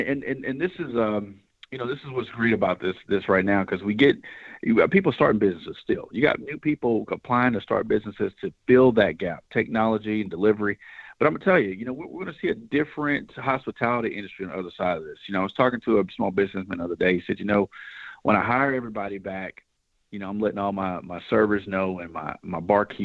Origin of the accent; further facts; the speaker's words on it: Gainesville, Georgia, United States; I mean, I'm from Gainesville, Georgia. I got small restaurants I used to eat at that now do delivery